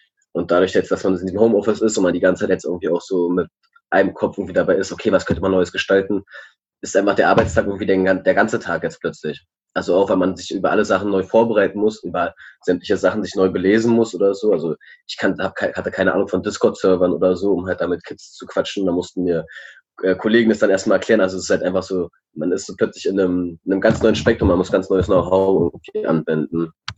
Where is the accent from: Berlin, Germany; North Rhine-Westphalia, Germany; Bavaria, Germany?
Berlin, Germany; born there; ich bin 26. Ich bin in Reinickendorf geboren